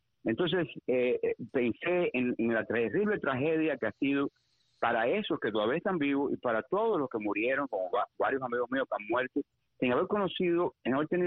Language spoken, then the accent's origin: Spanish; Cuba; moved away; cuando yo haberme ido de Cuba. Bueno, pues regresé a los lugares, regresé a la casa donde yo nací, regresé al pueblo de donde yo soy, regresé a La Habana.